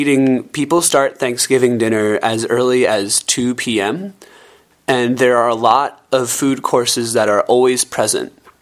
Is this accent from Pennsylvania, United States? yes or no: yes; Philadelphia, Pennsylvania, United States; I'm from the United States, from the town of Philadelphia.